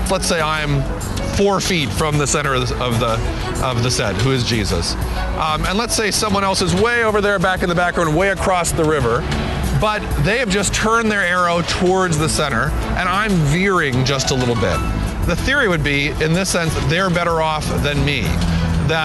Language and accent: English; Boston, Massachusetts, United States; I'm a Bostonian.